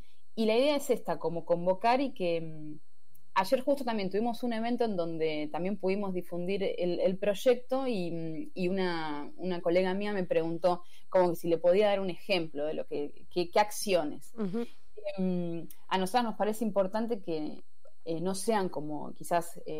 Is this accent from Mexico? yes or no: no; Argentina; nosotras, todas las participantes somos de Argentina, sí.